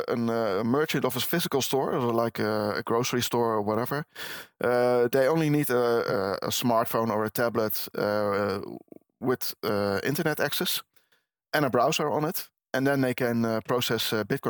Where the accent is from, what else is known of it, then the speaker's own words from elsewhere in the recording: Arnhem, Gelderland, Netherlands; But that's just my hometown where I live. But outside of Arnhem